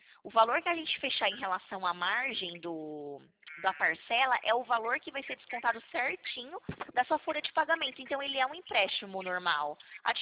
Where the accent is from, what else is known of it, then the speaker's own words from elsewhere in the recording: Santa Bárbara d'Oeste, São Paulo, Brazil; Olha, eu sou de Santa Bárbara do Oeste